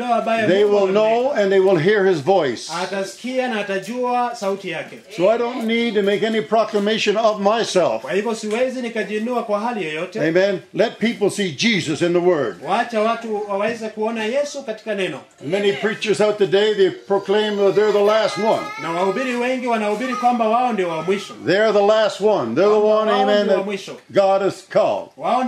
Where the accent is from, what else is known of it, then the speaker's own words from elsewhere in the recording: Canada; now in Kenya; I'm from Canada.